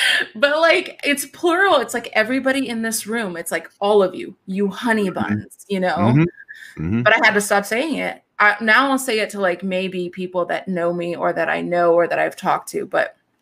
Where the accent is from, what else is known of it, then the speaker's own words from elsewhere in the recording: Texas, United States; I'm sure you all can tell by my accent, I was born and raised in Texas